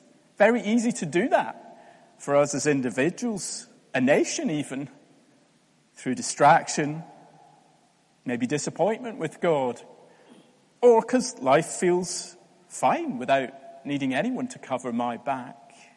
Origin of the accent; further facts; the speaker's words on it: Scotland, United Kingdom; I'm not Scottish. And don't get me wrong, we can be lovely sometimes